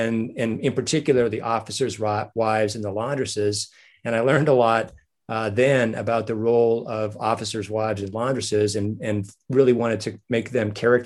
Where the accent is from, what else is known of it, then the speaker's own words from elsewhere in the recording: Wyoming, United States; when I was a teenager growing up in Wyoming, and both in high school and in college, I worked at the Fort Laramie National Historic Site for the National Park Service.